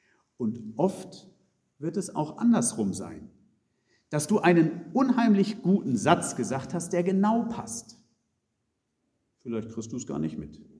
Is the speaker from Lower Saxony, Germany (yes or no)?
yes; Uelzen, Lower Saxony, Germany; Ich sehe mich noch in Uelzen auf der Empore meiner Heimatgemeinde im Chor stehen, als relativ junger Mensch.